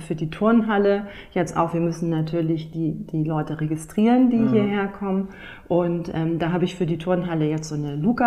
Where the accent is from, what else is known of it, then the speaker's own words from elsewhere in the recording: Offenbüttel, Schleswig-Holstein, Germany; ich komme aus Offenbüttel, also Dithmarschen.